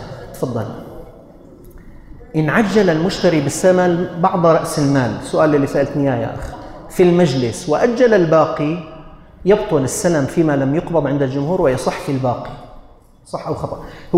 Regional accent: Syria; لأنه الصيف 4 أشهر عندنا في سوريا

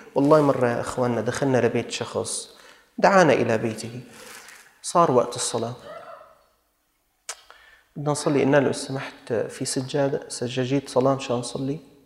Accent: Syria; نحن من الشام، نحن مسلمين، نحن من المالكي،

